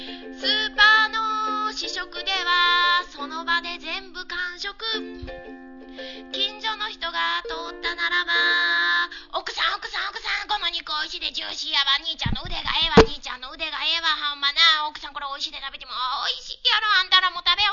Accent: Osaka, Japan; 大阪生まれの大阪育ちの大阪芸人がお届けいたします

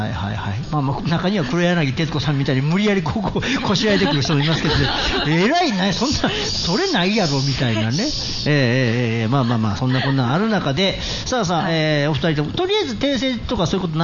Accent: Mie, Japan; 僕らなんかも正直三重県の伊勢志摩っていうところの出身なんですけども

